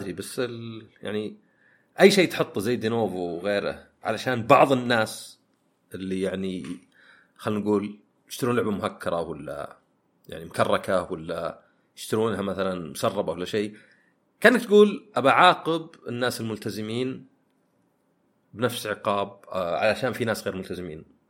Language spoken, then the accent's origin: Arabic; Saudi Arabia; عندنا في السعوديه